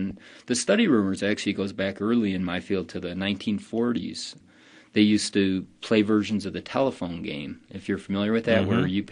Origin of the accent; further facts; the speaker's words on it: Ohio, United States; because when I was growing up in Ohio, we had similar rumors, only they weren't alligators, they were pet snakes.